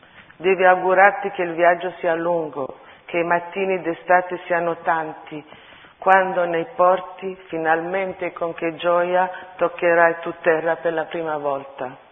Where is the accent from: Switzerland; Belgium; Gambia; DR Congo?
Switzerland; Italian Switzerland; also born or lived in Istanbul, Turkey / Italy; Infatti sono nata a Istanbul, dove ho vissuto i primi 10 anni della mia vita, e poi sono cresciuta in Europa, in Italia e in Svizzera. Svizzera italiana. Ho avuto la fortuna di avere un'educazione cosmopolita e positivista, aperta alle mie radici armene